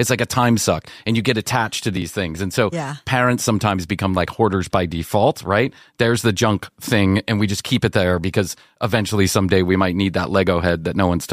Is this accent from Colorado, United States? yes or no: no; Skokie, Illinois, United States; But growing up in Skokie, Illinois, I feel that I'm there. It's a certain kind of upbringing.